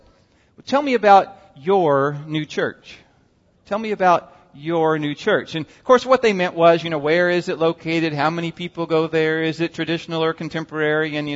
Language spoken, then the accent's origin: English; Scottsburg, Indiana, United States; growing up in Scottsburg, just 30 miles north of Louisville, right there on I-65